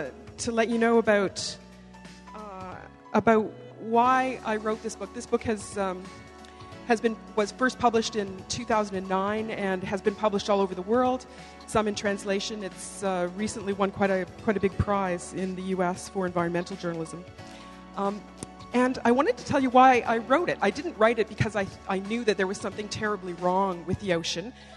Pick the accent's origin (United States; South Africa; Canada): Canada; I'm a journalist from Canada, and I write about science issues